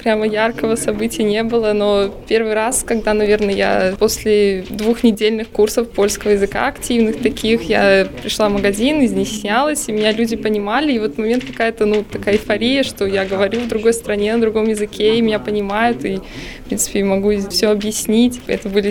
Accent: Russia; Если я говорил, что я из России

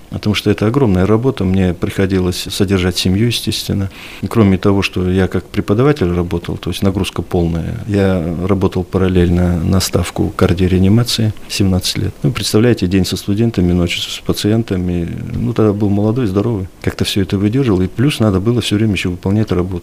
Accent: Kazakhstan; now in Veliky Novgorod, Russia; Ну, это развал Советского Союза. Мы выходцы из Казахстана.

